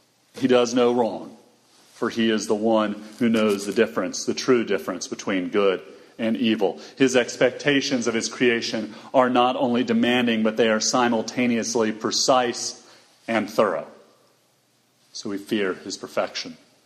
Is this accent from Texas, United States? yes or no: yes; Texas, United States; As is often pointed out, I'm from Texas, and somewhere deep in my Texan soul, there's a preacher that just loves this verse from the Psalms.